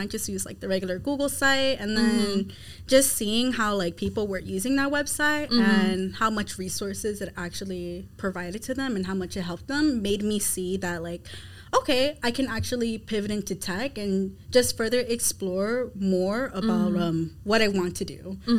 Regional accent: Miami, Florida, United States; So I was raised and born in Miami, Florida, but my family, they're all from Honduras.

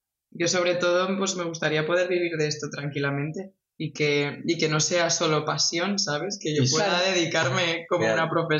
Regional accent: Villarreal, Valencian Community, Spain; pero las dos somos de Villarreal y hemos estudiado en Barcelona

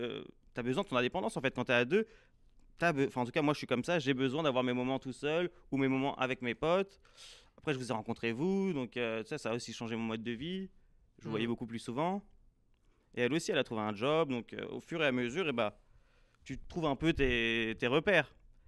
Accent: France; moved away as an adult; now in Canada; tout le monde disait que c'était facile de trouver du travail ici, tu sais, en tant que Français.

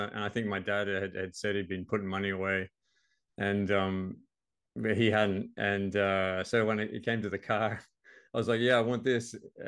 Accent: Sydney, New South Wales, Australia; where I grew up in Sydney, and I moved kind of away up to the Central Coast and of Sydney, which is just about an hour out

